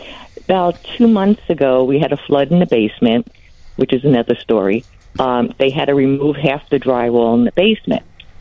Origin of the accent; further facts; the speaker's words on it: Queens, New York, United States; Oh my God, I'm from Queens.